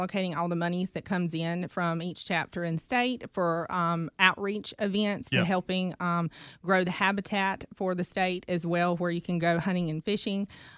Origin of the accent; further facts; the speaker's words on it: Centenary, South Carolina, United States; also born or lived in Iva; But I didn't grow up in Iva. I grew up in Centenary, South Carolina, which is in Marion County.